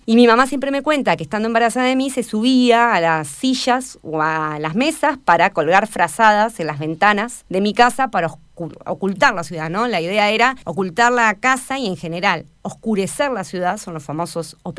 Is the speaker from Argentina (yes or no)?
yes; Bahía Blanca, Buenos Aires Province, Argentina; Yo soy de Bahía Blanca. Bahía es una ciudad del sur de provincia de Buenos Aires que está en el litoral atlántico